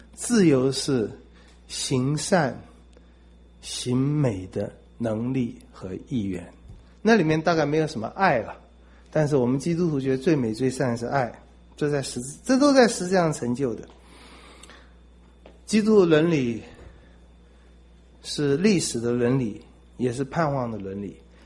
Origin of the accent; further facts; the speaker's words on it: China; 我们中国人真是很喜欢读书，很喜欢上学。